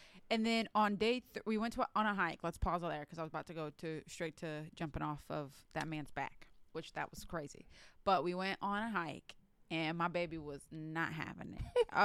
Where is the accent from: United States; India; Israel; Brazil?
Brazil; I'm from Brazil.